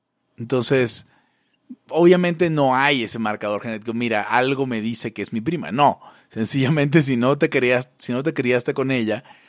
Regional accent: Zulia, Venezuela; En Santa Rosa de Agua, en Venezuela, muy cerca de donde soy yo

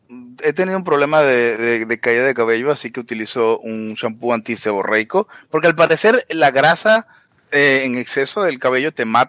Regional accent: Venezuela; Porque yo cuando era niño en Venezuela, en el 90, en el 80 y pico, esos productos no existían.

